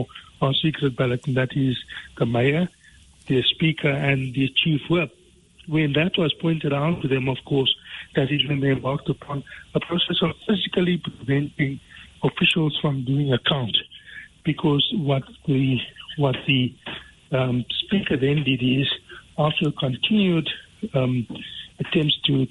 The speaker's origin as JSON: {"language": "English", "country": "South Africa", "said": "So we as ordinary South African citizens have to stand up and be counted and say, not on our watch."}